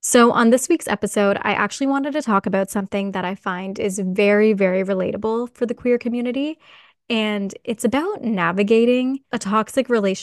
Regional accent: Toronto, Ontario, Canada; because I'm from Toronto.

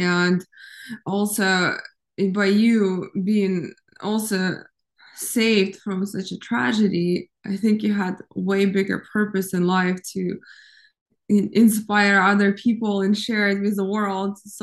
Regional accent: Ukraine; I grew up in Ukraine

